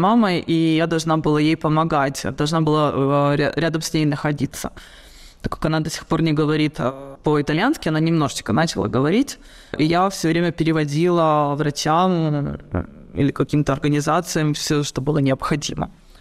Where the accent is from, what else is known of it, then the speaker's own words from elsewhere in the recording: Odesa, Odesa Oblast, Ukraine; born there; moved away; я тоже родилась в Одессе, но переехала и стала эмигранткой